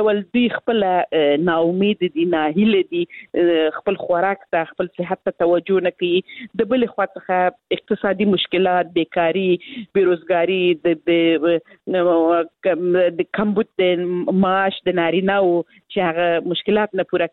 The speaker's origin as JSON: {"language": "Pashto", "region": "Helmand", "country": "Afghanistan", "said": "زه خپل د هلمند ولایت څخه یم"}